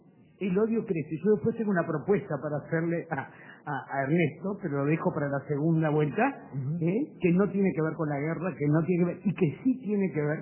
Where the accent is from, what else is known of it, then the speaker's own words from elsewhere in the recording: Uruguay; como ciudadana uruguaya